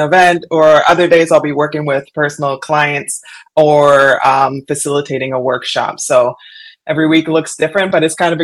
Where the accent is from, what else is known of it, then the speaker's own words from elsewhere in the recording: London, Ontario, Canada; I'm back in London, Ontario, so my hometown. I moved back here after I retired.